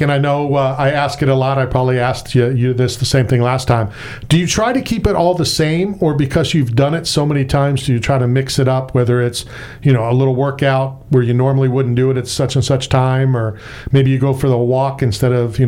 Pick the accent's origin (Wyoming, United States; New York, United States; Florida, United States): Florida, United States; also born or lived in Philadelphia, United States; I'm from Florida, born in Philadelphia.